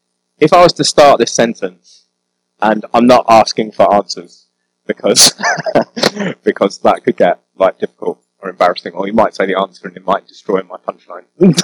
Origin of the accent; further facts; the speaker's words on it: London, United Kingdom; now in North of England; I've got a bit of a chip on my shoulder for being a Londoner. I have, genuinely, being a Londoner in the north.